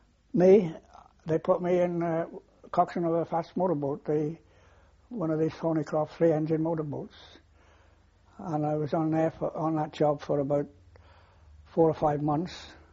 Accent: Pontypridd, Wales, United Kingdom; moved away as an adult; now in Plymouth, United Kingdom; Well, no, I came from Wales originally, joined the Navy from Wales, but I got married down here in 1932, and I've been down here ever since.

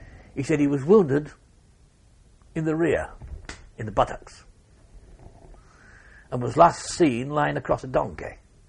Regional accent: United Kingdom; And I said, I'm a British soldier.

